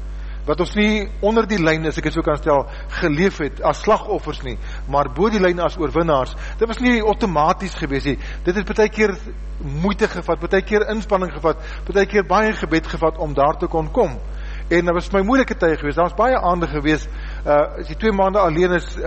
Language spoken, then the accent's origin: Afrikaans; Northern Cape, South Africa; Ons kom van die Noordkaap af